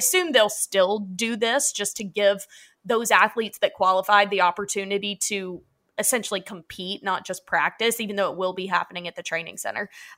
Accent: the South, United States; like, I'm from the South and I'm like it privy to when there's a chance of snow

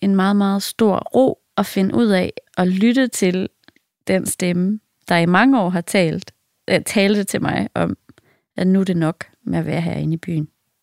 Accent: Jutland, Denmark; jeg er opvokset i Jylland, hvor hele min familie stadig bor.

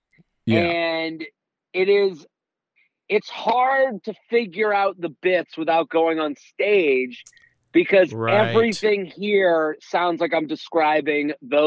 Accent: Boston, Massachusetts, United States; moved away as an adult; now in New York, United States; But I'm from Boston. I'm from outside of Boston.

